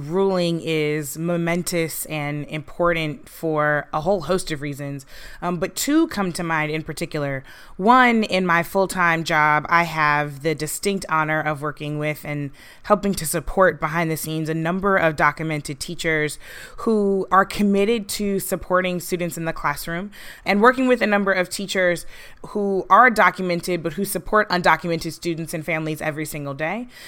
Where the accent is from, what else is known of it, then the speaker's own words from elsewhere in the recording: St. Louis, Missouri, United States; I grew up in St. Louis.